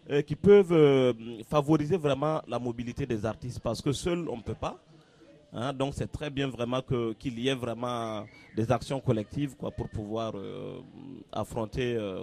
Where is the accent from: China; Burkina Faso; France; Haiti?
Burkina Faso; venir jouer chez nous au Burkina Faso